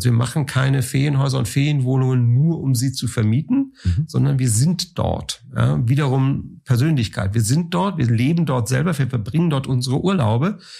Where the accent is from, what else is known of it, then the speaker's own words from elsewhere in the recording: Sylt, Schleswig-Holstein, Germany; Also ich bin als Jugendlicher quasi auf Sylt aufgewachsen.